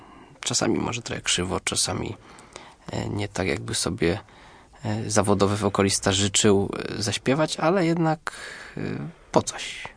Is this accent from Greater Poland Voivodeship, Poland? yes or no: yes; Bojanowo, Greater Poland Voivodeship, Poland; Opowiada o prawdziwym ogrodzie, który mi przez lata młodości towarzyszył w moich rodzinnych stronach.